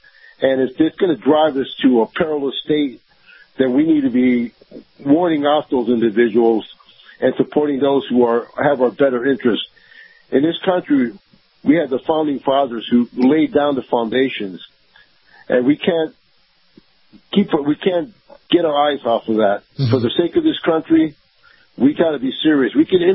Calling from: Tampa, Florida, United States; Good morning, Kyle. … from Tampa.

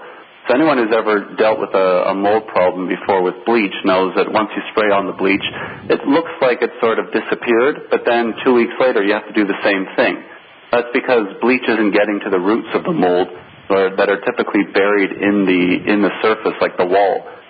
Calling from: Toronto, Ontario, Canada; I'm actually up in Toronto, Canada.

